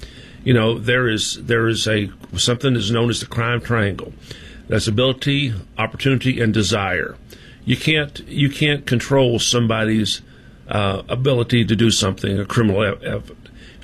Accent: Temple, Texas, United States; I grew up here in Temple back in the 50s, 60s, 70s, on North 27th Street here in town, and everybody knew each other.

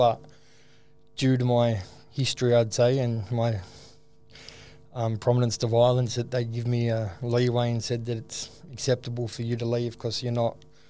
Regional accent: Bass Hill, New South Wales, Australia; also born or lived in Liverpool / Yagoona; But I was born in Liverpool, in Liverpool Hospital in 94. So from there, I lived in Bass Hill for the start of my childhood to move to Yagoona.

